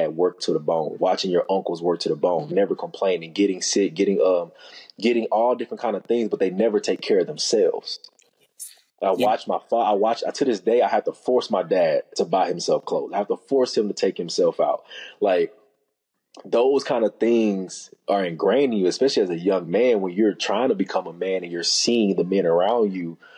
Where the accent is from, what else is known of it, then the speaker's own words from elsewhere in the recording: Texas, United States; Growing up, I'm from East Texas, and health and fitness is not a thing.